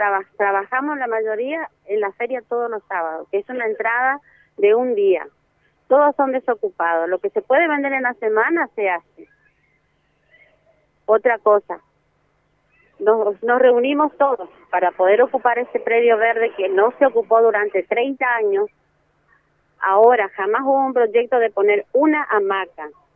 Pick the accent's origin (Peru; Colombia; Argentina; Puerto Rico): Argentina; porque somos ciudadanos argentinos